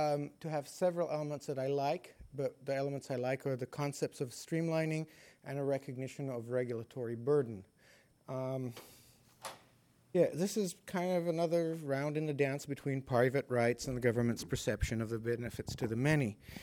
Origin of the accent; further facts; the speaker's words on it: Los Osos, California, United States; from Los Osos